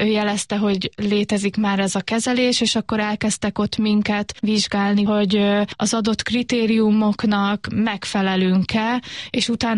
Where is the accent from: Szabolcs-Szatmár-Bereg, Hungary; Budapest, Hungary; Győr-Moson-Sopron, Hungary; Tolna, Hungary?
Tolna, Hungary; Paks; mi egy kisebb városban nőttünk fel, Pakson, és teljes mértékig integráltan.